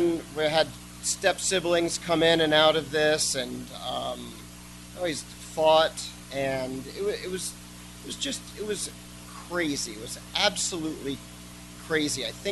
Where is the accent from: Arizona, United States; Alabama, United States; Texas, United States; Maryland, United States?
Alabama, United States; born there; I was born in Alabama, and we just go downhill from there. But I moved 21 times before I got out of high school